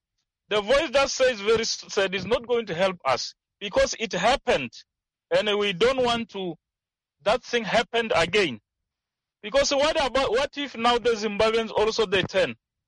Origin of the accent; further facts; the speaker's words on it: Limpopo, South Africa; Look for like for my side, me, I'm from Limpopo. So Limpopo is very rare to see something like this.